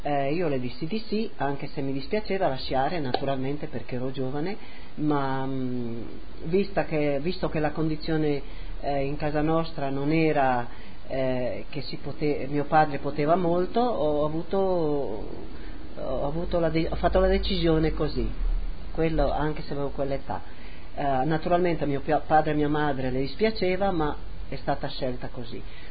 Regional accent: Precenicco, Friuli-Venezia Giulia, Italy; born there; sono nata a Preccenico il 31 ottobre del 1935. Mio padre e mia madre erano di Preccenico

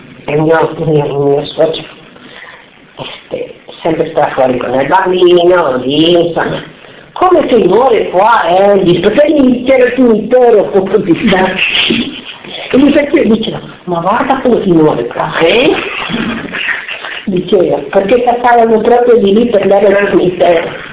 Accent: Pordenone, Friuli-Venezia Giulia, Italy; Sì, perché sono da Pordenone a Pordenone

